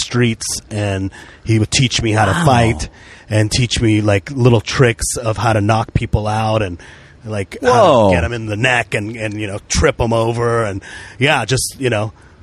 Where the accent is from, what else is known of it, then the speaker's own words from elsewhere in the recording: Tacoma, Washington, United States; In Tacoma, Washington.